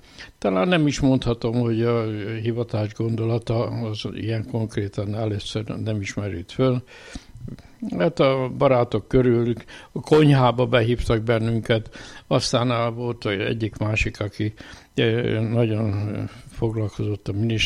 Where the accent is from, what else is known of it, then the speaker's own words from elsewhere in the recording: Kapuvár, Győr-Moson-Sopron, Hungary; Tehát ebből a világból indultam, és kicsi gyerekként is azt hiszem, már minisztráltam. Én Kapuvárot születtem